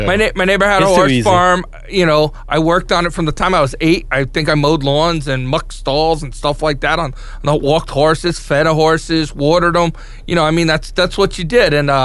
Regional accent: New York, United States; And I grew up on the North Fork, which was farming country.

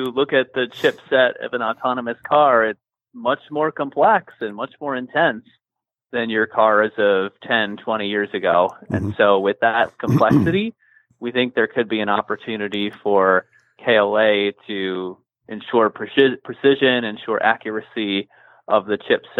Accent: Ann Arbor, Michigan, United States; also born or lived in Boston; Yeah, I am from Michigan. I grew up here in Ann Arbor.

